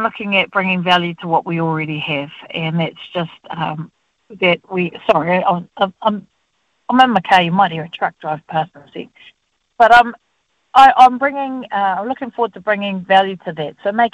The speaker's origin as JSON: {"language": "English", "region": "Waikato", "country": "New Zealand", "said": "I'm from Waikato."}